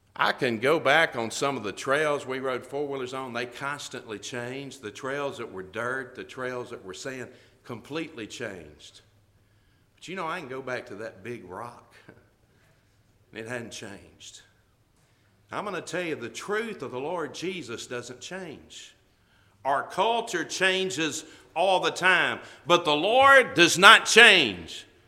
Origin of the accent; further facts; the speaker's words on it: Mississippi, United States; I grew up in North Mississippi, and we used to ride four-wheelers on some warehouser land where they would cut timber.